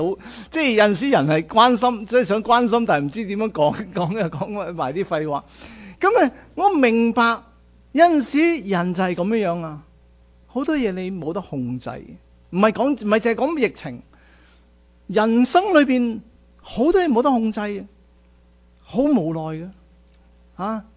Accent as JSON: {"language": "Cantonese", "country": "China", "said": "我哋中国人大把道理。"}